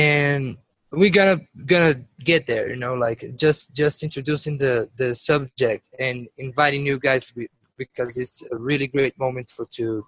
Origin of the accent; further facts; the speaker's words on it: Brasilia, Federal District, Brazil; And yes, it's gonna be in Brasilia, which is my hometown.